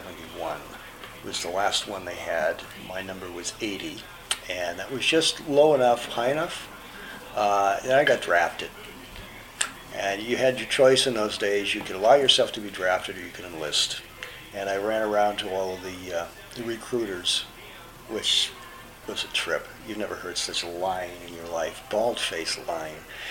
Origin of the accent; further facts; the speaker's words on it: Needham, Massachusetts, United States; I was born in Needham, Massachusetts, which is a town about 10 miles outside of Boston, in November 9th, 1950.